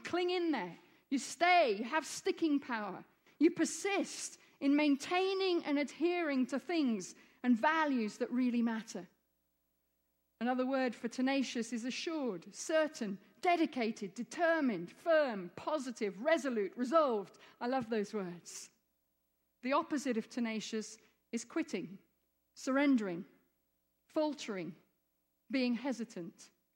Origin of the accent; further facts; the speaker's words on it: Egypt; But for all the time I was growing up in Egypt, I'm half Egyptian, half English, the church in Egypt was like a big sleeping giant